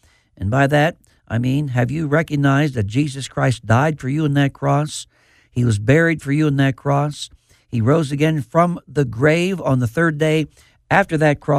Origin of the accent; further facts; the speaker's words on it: Pennsylvania, United States; even as a child growing up in Fayette County in western Pennsylvania, I always loved the Bible.